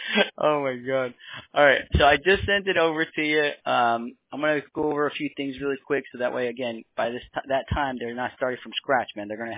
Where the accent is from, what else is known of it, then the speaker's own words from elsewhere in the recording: Bronx, New York, United States; born there; I was born in the Bronx.